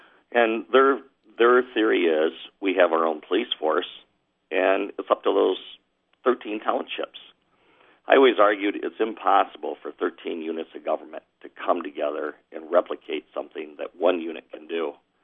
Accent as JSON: {"language": "English", "town": "Pewamo", "region": "Michigan", "country": "United States", "tie": "born or raised there", "lives_now": "Williamston, United States", "said": "I grew up in Pewamo and enjoyed that community very much, but Williamson's been a great home."}